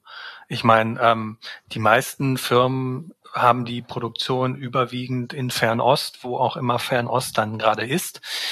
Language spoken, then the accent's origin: German; North Rhine-Westphalia, Germany; in meiner Heimat im Ruhrgebiet